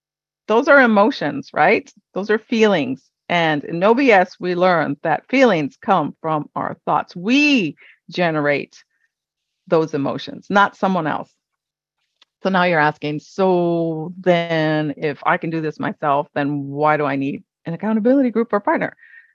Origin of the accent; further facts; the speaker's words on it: Hawaii, United States; I'm Mexican American, born and raised in Hawaii.